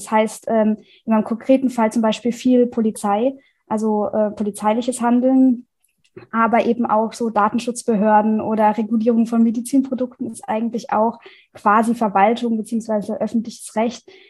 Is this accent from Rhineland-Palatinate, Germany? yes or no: yes; Rhineland-Palatinate, Germany; Ich komme aus der Pfalz